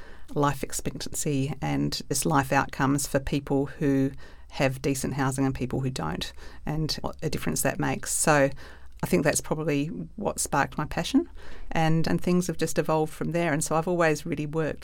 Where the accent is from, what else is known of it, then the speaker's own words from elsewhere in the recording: Canberra, Australian Capital Territory, Australia; moved away as an adult; now in New Zealand; Yeah. So I grew up in Canberra in Australia, having moved there with my mum. And then 5 years ago, moved back to Aotearoa with my partner and children.